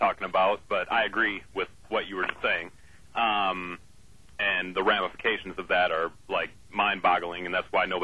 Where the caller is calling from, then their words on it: Lansing, Michigan, United States; From Lansing, Michigan.